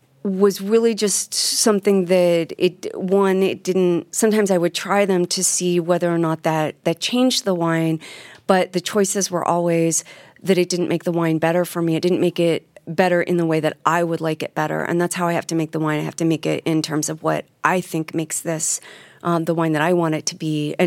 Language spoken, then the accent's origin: English; New York, United States; now in Northwest, United States; When I moved from New York, I wasn't sure what it would be like to be anywhere outside of New York, you know, in this like total egocentric way of New York, being a New Yorker.